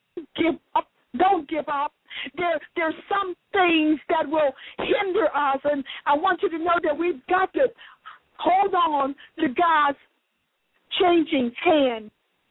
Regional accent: New Orleans, Louisiana, United States; if you remember, we're from New Orleans here, and people eat a lot of oysters

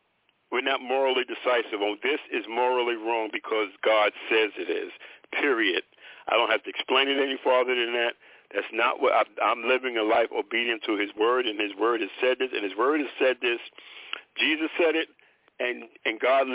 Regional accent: New York City, New York, United States; New York City, where I grew up in New York, oh man, come on, they're giving weed away up there.

